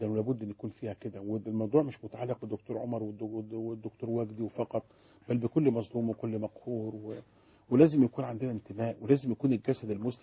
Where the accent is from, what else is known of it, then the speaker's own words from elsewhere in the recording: Egypt; احنا مصريين